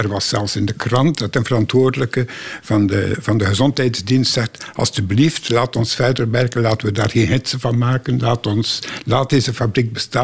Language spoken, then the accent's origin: Dutch; Bruges, Flanders, Belgium; born there; Ik ga niet terug naar Brugge, waar ik geboren ben.